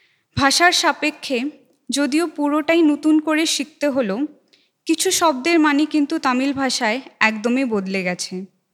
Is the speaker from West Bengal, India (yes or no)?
no; Assam, India; জন্মসূত্রে আমি বাঙালি, আসাম আমার জন্মস্থান, ওখানে থেকে বড় হয়েছি, তো সেই সূত্রে আমি বাংলাভাষী অসমীয়া।